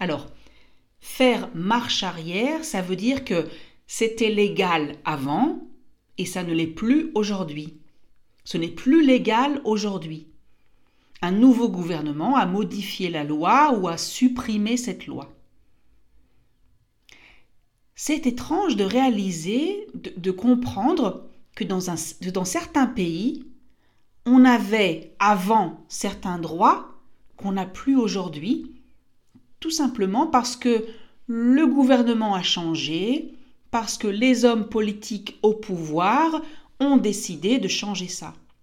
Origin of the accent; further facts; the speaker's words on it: France; je suis née en France et je fais partie d'une génération très chanceuse.